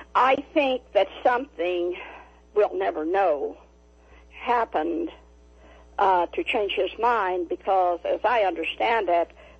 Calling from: Rolla, Missouri, United States; from Rolla.

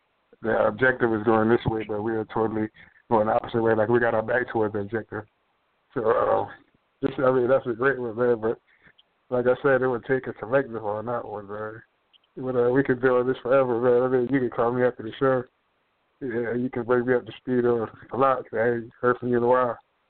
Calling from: South Carolina, United States; I'm calling from South Carolina.

